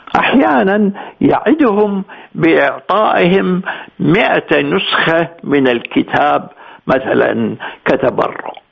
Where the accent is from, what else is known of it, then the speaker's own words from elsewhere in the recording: Iraq; مثلما نشعر بأننا كعراقيين مدينون